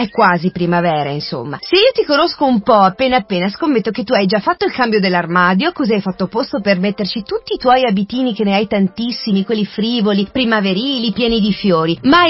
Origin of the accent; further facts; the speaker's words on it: Veneto, Italy; perché viene dalla mia terra, dal Bellunese, dalle amate Dolomiti Ampezzane